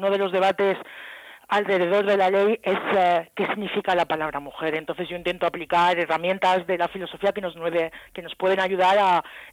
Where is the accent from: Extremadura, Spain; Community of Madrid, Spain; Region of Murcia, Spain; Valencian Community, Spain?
Region of Murcia, Spain; Murcia; also born or lived in England; now in Barcelona, Spain; yo crecí en Murcia y estudié lo que entonces se llamaba licenciatura en filosofía en la Facultad de Filosofía de la Universidad de Murcia. Después me fui a estudiar fuera, a Inglaterra, a hacer el máster y el doctorado. Y luego volví